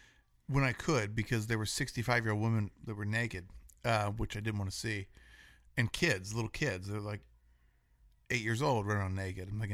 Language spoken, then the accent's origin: English; United States; I'm American, and we don't like this.